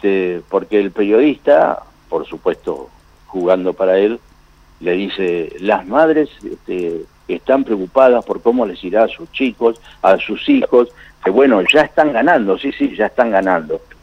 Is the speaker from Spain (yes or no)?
no; Argentina